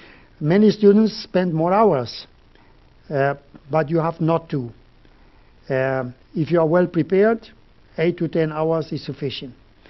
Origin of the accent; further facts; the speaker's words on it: Spain; now in Norway; So I come originally from Spain